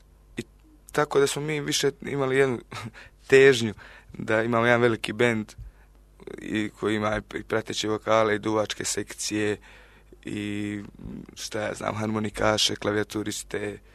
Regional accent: Herzegovina, Bosnia & Herzegovina; Pa, mislim, mi smo iz Hercegovine i sviramo reggae

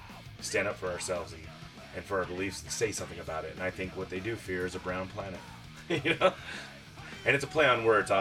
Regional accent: California, United States; I grew up in California, it's such a mixed bag of people.

